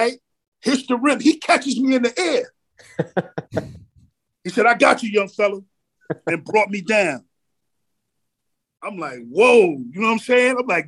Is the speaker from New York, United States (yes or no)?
yes; Coney Island, New York, United States; You know, I'm from Coney Island. What you talking about?